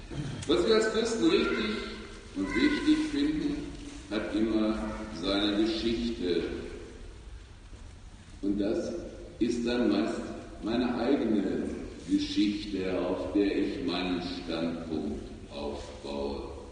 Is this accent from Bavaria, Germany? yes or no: no; North Rhine-Westphalia, Germany; In Ostwestfalen, wo ich herkomme, ursprünglich, da war früher ein Zentrum der Zigarrenherstellung.